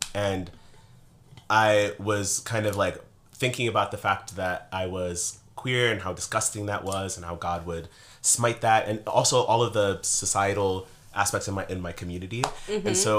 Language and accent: English; United States; born there; I was born in the States, because there just would have been no opportunity for me to thrive the way that I get to here.